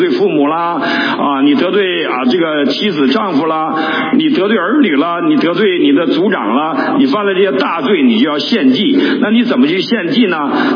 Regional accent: China; 我们做中国大陆的教会的牧师的，我们都知道我们都跟你们一样，我们生在一个文化中，我们在一个共产主义的文化中被熏陶长大

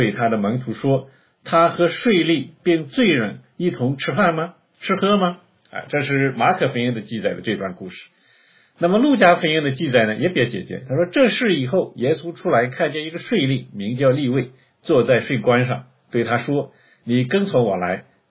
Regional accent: China; 新酒呢，我们可能中国人不太容易明白这个道理，我们中国人不太自己酿酒喝

